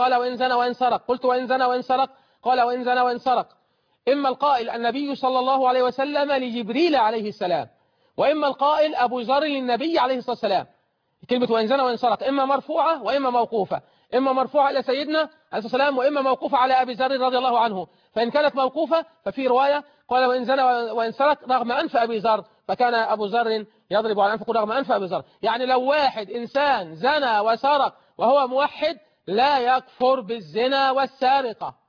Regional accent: Egypt; إذا كان الأمر منتشر للحلال زي عندنا في مصر هنا ما بنسألش

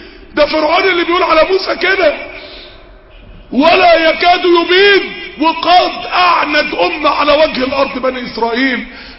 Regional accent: Mansoura, Dakahlia, Egypt; اللي بيعتبر الوقت عالميين عندنا في المنصورة

